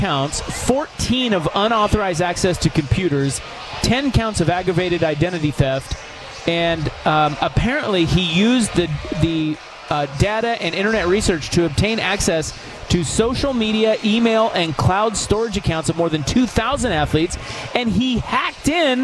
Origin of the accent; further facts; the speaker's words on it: Oregon, United States; that I'm from Oregon and not pay the sales tax.